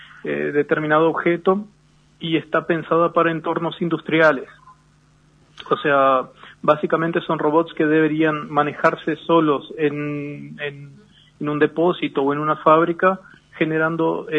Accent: Rivera, Uruguay; específicamente yo sí soy de acá de Rivera, soy estudiante en el ITR, el Instituto Regional, que justamente está acá en Rivera

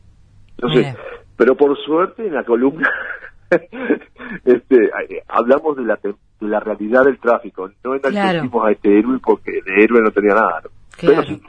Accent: Uruguay; now in United States; de estar en Uruguay cada semana, sinceramente les digo, y de volver a mi tierra

